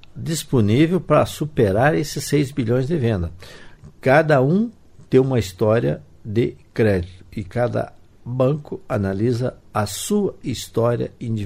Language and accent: Portuguese; Brazil; Eu sou americano do Sul. Eu tenho orgulho muito grande. Eu sou brasileiro.